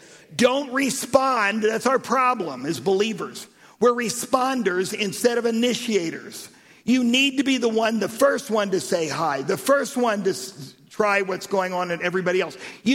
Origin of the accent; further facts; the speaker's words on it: Jerusalem, Jerusalem District, Israel; I said, "I grew up in Jerusalem."